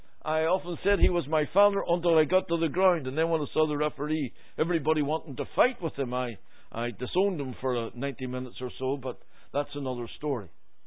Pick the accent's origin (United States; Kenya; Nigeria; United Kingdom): United Kingdom; Belfast, Northern Ireland; born there; I was born on the Donegal Road in Belfast.